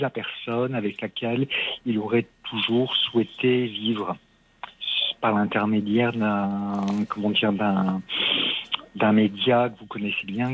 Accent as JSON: {"language": "French", "region": "Hauts-de-France", "country": "France", "tie": "born there", "lives_now": "Ostricourt, France", "said": "Je suis Gémeaux, je suis né dans le Nord, je vis à Ostricourt près de Lille"}